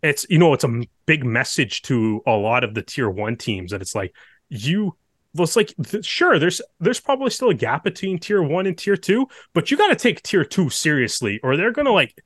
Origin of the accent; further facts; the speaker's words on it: Canada; As a Canadian fan, super concerning.